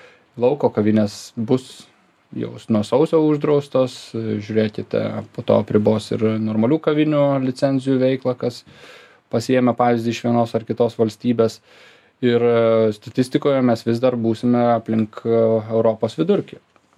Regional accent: Klaipėda, Klaipėda County, Lithuania; Kai aš nuvažiuoju kaip klaipėdietis į Klaipėdos paplūdimį

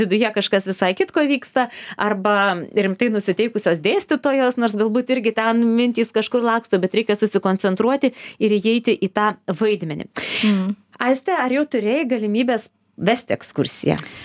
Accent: Vilnius, Vilnius County, Lithuania; ir aš pati esu iš Antakalnį

